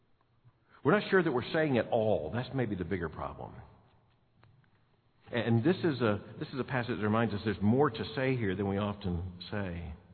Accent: Florida, United States; It didn't help that there was 10 inches of snow the night before, and I'm from Florida.

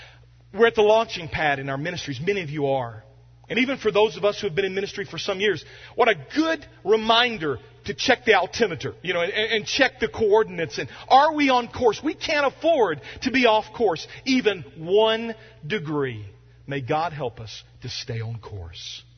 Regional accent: Arkansas, United States; And we grew up in Arkansas, and it rarely snows in Arkansas

